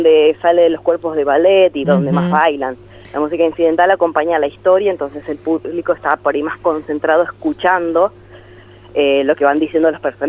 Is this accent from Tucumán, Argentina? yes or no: no; Tandil, Buenos Aires Province, Argentina; yo soy de Tandil, bueno, o sea, provincia de Buenos Aires, soy de Tandil, y estudié en Buenos Aires dirección de orquesta.